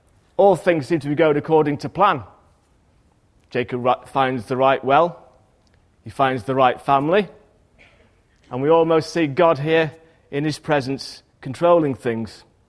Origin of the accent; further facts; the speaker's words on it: Ilkley, Yorkshire and the Humber, United Kingdom; The fact that I looked more like a pimp or a drug dealer going up and down my hometown in Ilkley had nothing to do with it.